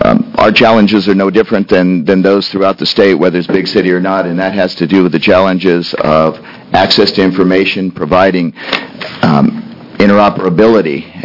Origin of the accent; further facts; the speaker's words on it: Hermiston, Oregon, United States; I'm from Hermiston, Oregon, representing District 29, the Senate.